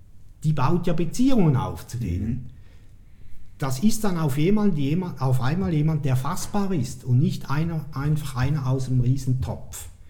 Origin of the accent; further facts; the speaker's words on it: Switzerland; Also ich als Schweizer kann in, ich sage jetzt mal Frankfurt am Main, jene Kultur überhaupt nicht nachvollziehen